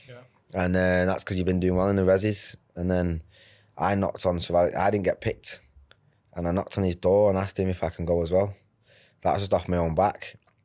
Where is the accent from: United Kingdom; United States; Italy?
United Kingdom; Salford, North West England; I'm good mates with Phil, and we're all from Salford